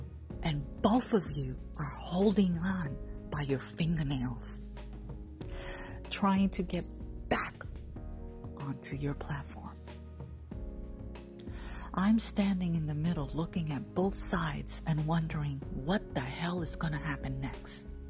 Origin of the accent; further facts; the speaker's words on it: New York City, New York, United States; I wasn't raised with a silver spoon in my mouth, ladies and gentlemen. I was raised in the South Bronx, okay?